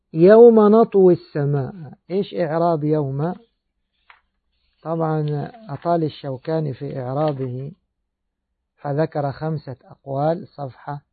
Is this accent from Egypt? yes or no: yes; Egypt; ولا زال عندنا في بلادنا مصر يقولون السجل المدني